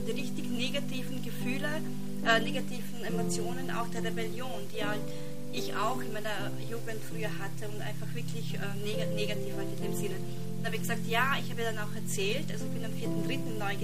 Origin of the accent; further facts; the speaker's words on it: Tyrol, Austria; weil ich komme aus Tirol